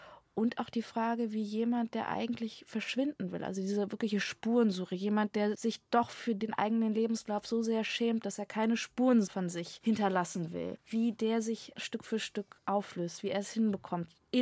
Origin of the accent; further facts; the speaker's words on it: Germany; born there; Ich bin in der BRD geboren, also ich war 7, als die Mauer gefallen ist.